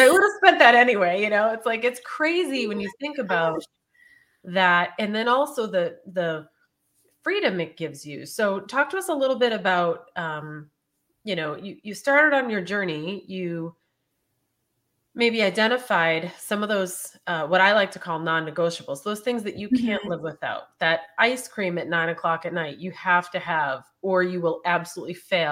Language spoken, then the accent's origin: English; Ireland; But having 3 beers a night as an Irish person, first of all, is like nothing.